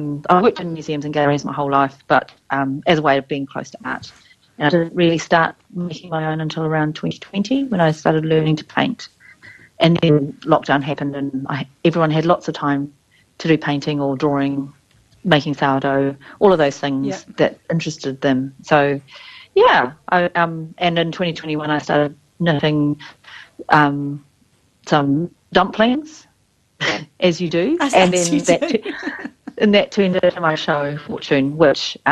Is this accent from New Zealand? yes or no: yes; Wellington, New Zealand; now in Auckland, New Zealand; I'm a fourth generation Chinese New Zealander. I grew up in Wellington and now I live in Auckland.